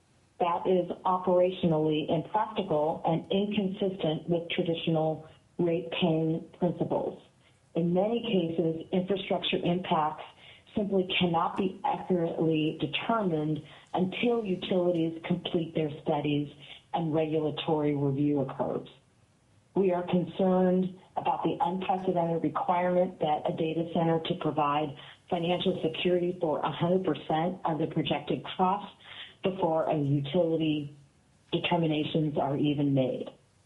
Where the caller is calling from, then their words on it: Seattle, Washington, United States; I am calling today from Seattle, Washington.